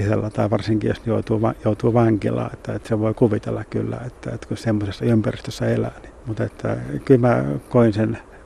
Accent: Southern Finland, Finland; mikä meillä Etelä-Suomessa ainakin on tuttua

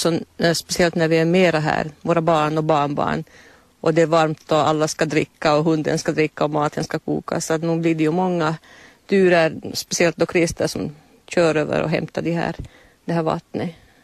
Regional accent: Kronoby, Ostrobothnia, Finland; eftersom jag kommer från Kronoby där det inte är så mycket sjöar, eller just på det stället där jag växte upp.

